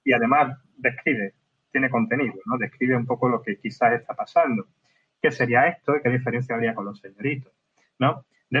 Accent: Andalusia, Spain; Yo soy andaluz, yo soy del Valle del Guadalquivir, y aquí en Extremadura, pues la verdad es que la estructura socioeconómica es muy similar, ¿no?

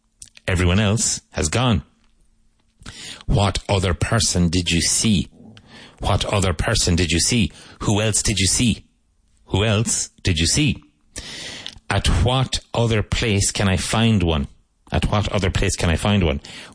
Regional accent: Ireland; So when I was a child growing up in Ireland, it's still the case

